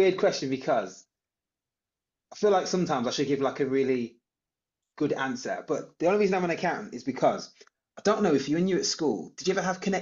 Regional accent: Birmingham, West Midlands, United Kingdom; I'm a chartered accountant, and I'm from Birmingham.

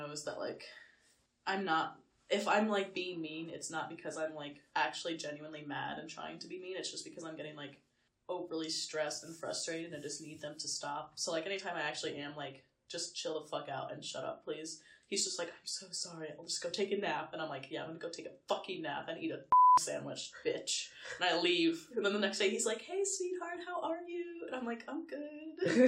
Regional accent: Tennessee, United States; now in New York, United States; they freak out that I'm from Tennessee. Like, I think it's very funny when, like, Northerners hear that I'm from the South.

